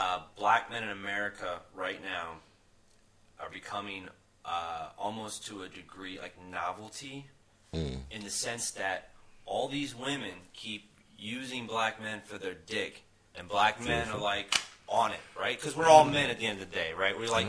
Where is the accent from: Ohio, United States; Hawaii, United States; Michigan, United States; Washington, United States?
Hawaii, United States; I'm Hawaiian. I hate white people, but I look white.